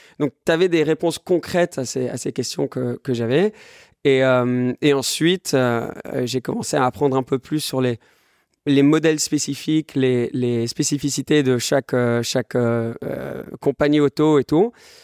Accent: France; first language English; French is a second language; Donc, ma mère est anglaise, mon père est français-américain, mais à la maison, on parlait anglais. Et j'ai grandi en France. Mais comme on parlait que anglais à la maison, quand je suis arrivé au début, enfin à l'école, tout jeune, je parlais vraiment pas beaucoup français.

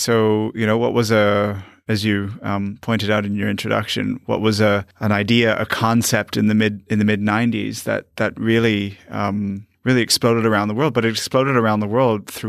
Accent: Toronto, Ontario, Canada; So we're Canadian. Both of us born and bred in Toronto, Canada.

